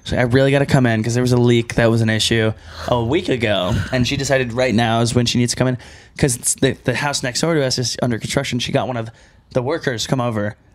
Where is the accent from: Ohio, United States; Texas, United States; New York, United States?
Texas, United States; Like the way where I grew up in Texas worked, it was like, there's land, cows, longhorns, goats, yeah, et cetera. And then a neighborhood with like a golf course.